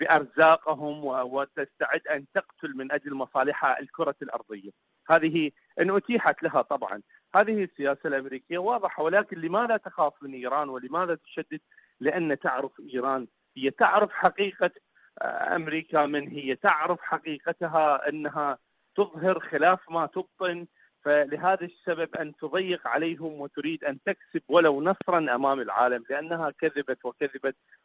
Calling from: Iraq; من العراق.

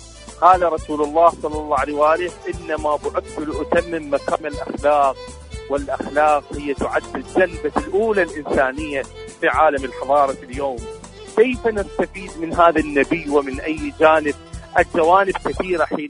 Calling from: Iraq; من العراق، شكرا جزيلا لك.

